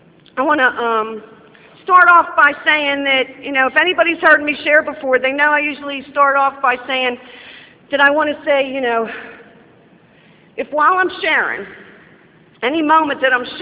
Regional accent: Pittsburgh, Pennsylvania, United States; I hail from the Pittsburgh area in Narcotics Anonymous.

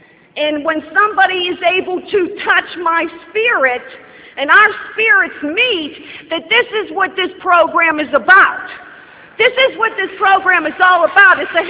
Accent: Pittsburgh, Pennsylvania, United States; I hail from the Pittsburgh area in Narcotics Anonymous.

